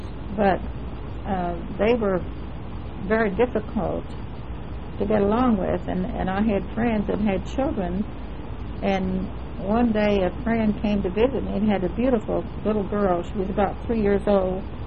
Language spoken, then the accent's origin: English; Illinois, United States; born there; I was born in Wabash County, Illinois, January the 14th, 1917.